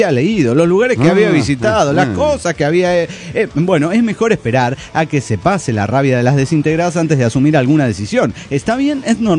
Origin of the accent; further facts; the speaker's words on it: Cochabamba, Bolivia; now in Buenos Aires, Argentina; de Buenos Aires, Argentina, cochalo inmigrante.